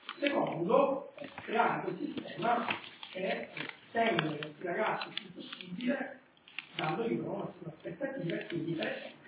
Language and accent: Italian; Palermo, Sicily, Italy; also born or lived in France; io che sono di Palermo, sono rimasto, ho lavorato alla Francia, sono tornato